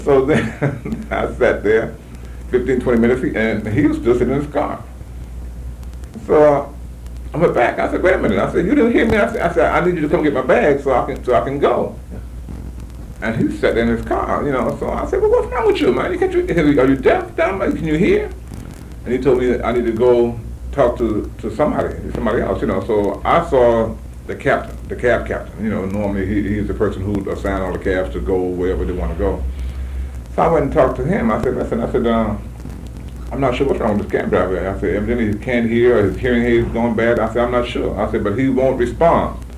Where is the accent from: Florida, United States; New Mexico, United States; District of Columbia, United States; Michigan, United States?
Florida, United States; Miami; I grew up in Miami, Florida.